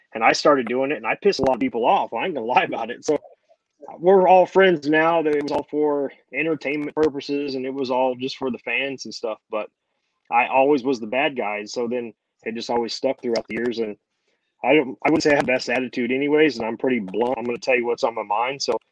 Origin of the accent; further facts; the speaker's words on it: California, United States; everybody out there on the West Coast, because I'm from California.